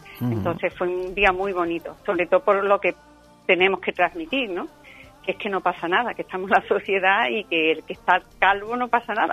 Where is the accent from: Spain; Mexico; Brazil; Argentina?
Spain; Tarifa, Andalusia; Aquí ahora mismo en mi tierra, y fenomenal.